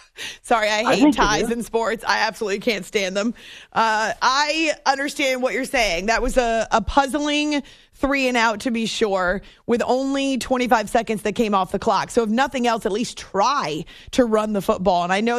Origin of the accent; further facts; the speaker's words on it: New Hampshire, United States; I grew up in New Hampshire and I love snow.